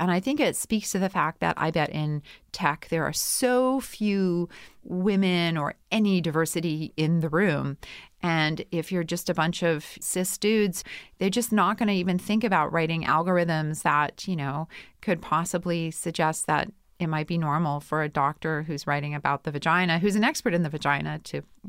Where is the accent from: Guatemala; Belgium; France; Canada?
Canada; Winnipeg, Manitoba; I'm from Winnipeg. What else do you say when it's minus 40? It's fucking cold, right?